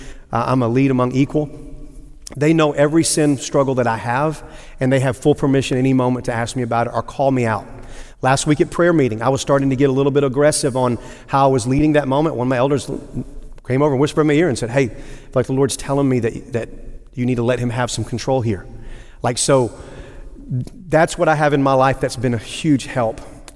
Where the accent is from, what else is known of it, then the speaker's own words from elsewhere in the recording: Arkansas, United States; now in East Texas, United States; I'm originally from South Arkansas, which in East Texas is almost identical. So, but I've been in the area since 96